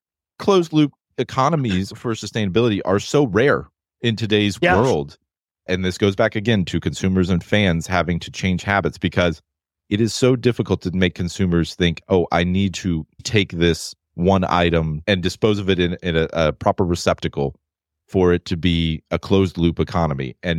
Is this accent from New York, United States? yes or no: no; Blacksburg, Virginia, United States; I grew up in Blacksburg, Virginia, so I'm a Virginia Tech Hokies fan.